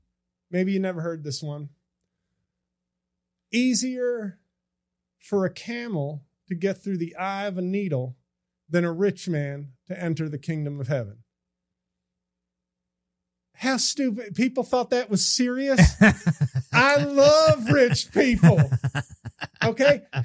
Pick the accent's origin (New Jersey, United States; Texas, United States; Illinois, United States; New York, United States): Texas, United States; You know, because this isn't even my fucking accent, bro. I'm from fucking Texas, y'all.